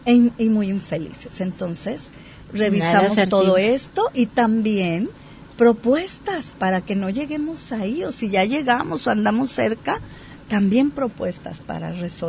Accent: Guadalajara, Jalisco, Mexico; Voy una semana a mi amada Guadalajara, porque es mi ciudad natal, y la quiero, y ahí está toda la gente que quiero. Pero ya la semana ya me quiero venir a mi pueblito.

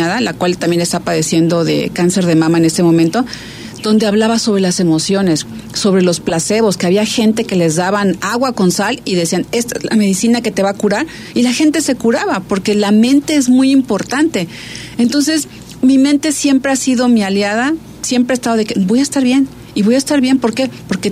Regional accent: Veracruz, Mexico; Somos de Veracruz, entonces los molotitos de plátano, las enfrijoladas

